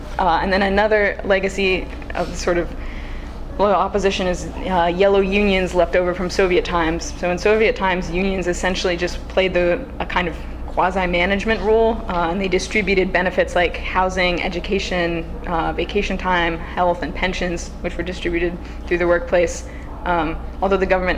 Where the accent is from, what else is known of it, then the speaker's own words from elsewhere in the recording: Charlottesville, Virginia, United States; the mayor of my hometown, Charlottesville